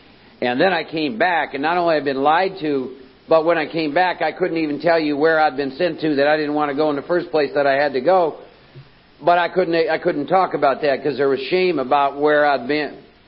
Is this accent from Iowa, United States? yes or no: yes; Iowa, United States; I was born and raised in Iowa, Norwegian farming community. I'm one of four boys and a lot of alcoholism in my family.